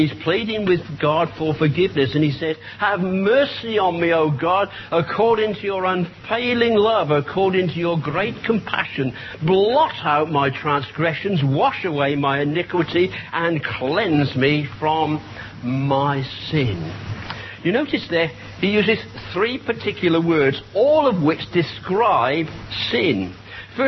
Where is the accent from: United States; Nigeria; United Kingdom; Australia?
United Kingdom; I'm going to show that I'm British.